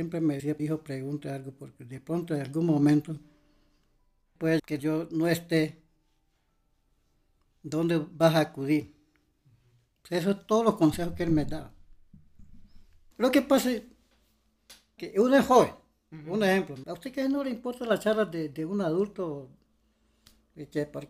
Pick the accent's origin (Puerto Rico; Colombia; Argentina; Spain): Colombia; Amazonas; Yo soy del río Miriti. Allá donde nadie, no hay nada de carros ni aviones, no entra ni señal de celulares, nada.